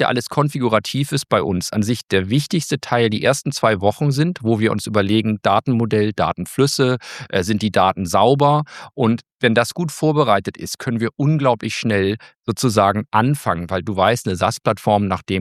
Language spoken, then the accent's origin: German; Hamburg, Germany; accent: Hamburg; ich komme aus Hamburg, das hört man in meiner Mundart.